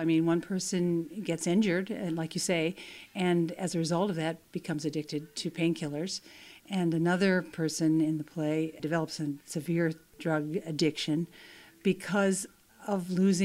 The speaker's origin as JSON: {"language": "English", "region": "Nebraska", "country": "United States", "tie": "born or raised there", "said": "Well, I grew up in Nebraska, working class."}